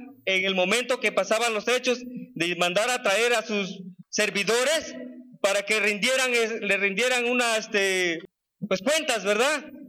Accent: Mexico; como ciudadano mexicano que soy

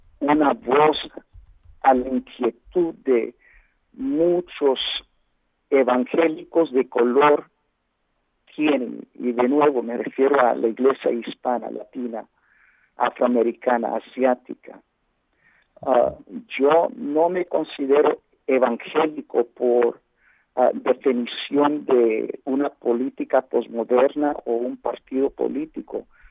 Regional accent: Puerto Rico; tengo familia en Puerto Rico, soy puertorriqueño también. Y mi familia en California

